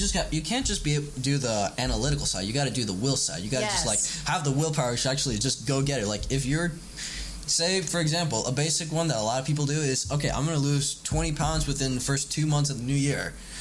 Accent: Puerto Rico; I am actually a cradle Catholic. I was born in Puerto Rico. I'm currently in college.

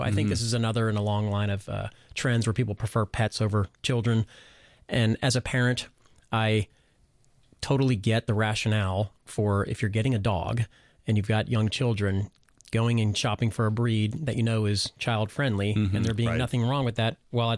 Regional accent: Texas, United States; I mean, I grew up in Texas, and I remember back in the 80s being in that very same area where I used to go every summer

